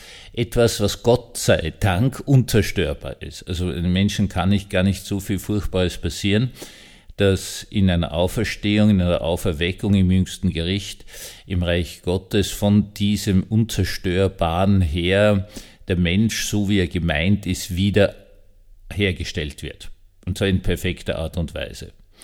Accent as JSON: {"language": "German", "town": "Bischofshofen", "region": "Salzburg", "country": "Austria", "tie": "born or raised there", "said": "in meiner alten Heimat in Salzburg, in Bischofshofen, da kommt es in den hohen Tauern gerade gewaltig herunter"}